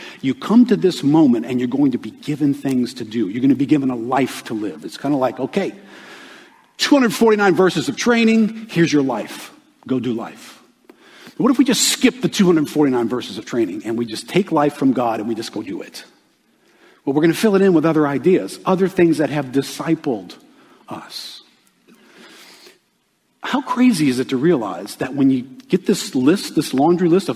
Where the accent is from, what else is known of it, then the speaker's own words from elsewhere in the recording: United States; I grew up in America. I grew up in the suburbs of America, all right?